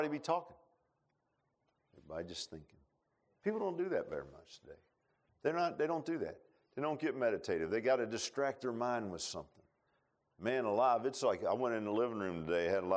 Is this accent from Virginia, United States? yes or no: yes; Virginia Beach, Virginia, United States; The old days, man, when I was a little kid, I grew up in Virginia Beach.